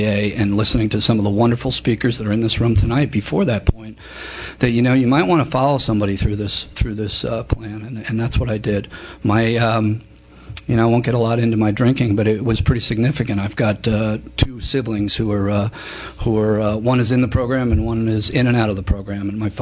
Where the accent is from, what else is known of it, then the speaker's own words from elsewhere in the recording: Tampa, Florida, United States; I'm an alcoholic from Tampa, Florida.